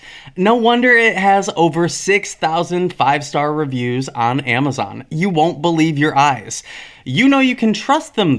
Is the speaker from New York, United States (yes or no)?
no; Chicago, Illinois, United States; I am from Chicago.